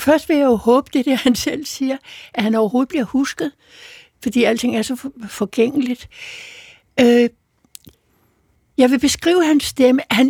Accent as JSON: {"language": "Danish", "town": "Gentofte", "region": "Capital Region of Denmark", "country": "Denmark", "tie": "born there", "said": "vi var født begge to i København. Han var født i Sydhavn, jeg er født i Gentofte."}